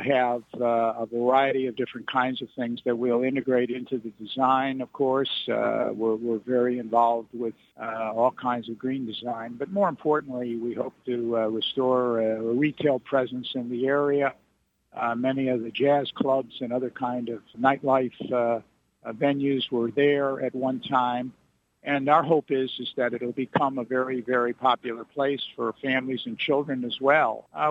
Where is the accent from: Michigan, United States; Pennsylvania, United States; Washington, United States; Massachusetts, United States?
Michigan, United States; Detroit; I grew up in Livernois and 7 Mile in the city. And my family was in Detroit from the beginning of the 20th century.